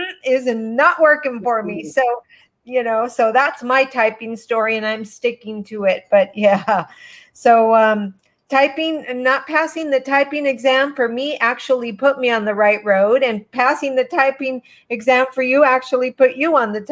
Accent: San Diego, California, United States; born there; I was born here in San Diego.

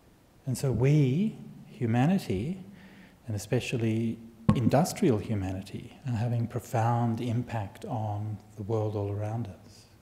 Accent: Australia; I'm from Australia, right?

